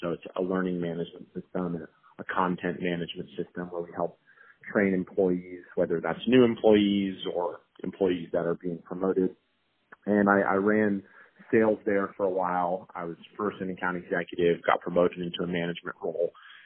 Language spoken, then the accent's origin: English; Colorado, United States; So, by way of background, I grew up in Colorado, then I went to USC